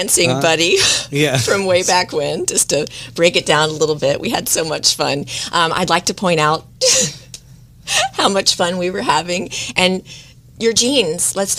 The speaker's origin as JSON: {"language": "English", "town": "Jacksonville", "region": "Florida", "country": "United States", "tie": "born or raised there", "said": "I am originally from Jacksonville, Florida. I grew up here and went to the Bowles School, graduated, went on to Wake Forest University in North Carolina"}